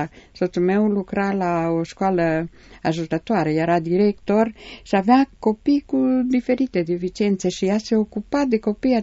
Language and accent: Romanian; Bistrița, Bistrița-Năsăud, Romania; eram în Cluj, deja lucram la Cluj, că altfel sunt din Bistrița, Bistrița Năsăud.